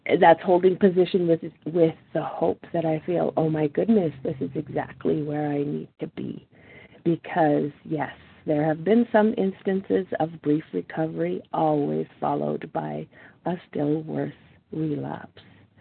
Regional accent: Northern Canada, Canada; I'm from Northern Canada

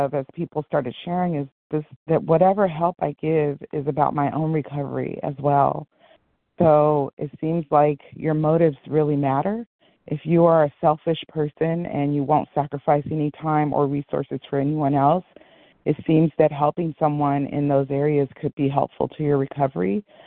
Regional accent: California, United States; now in North Carolina, United States; I'm compulsive overeater from Southern California. I'm in North Carolina right now

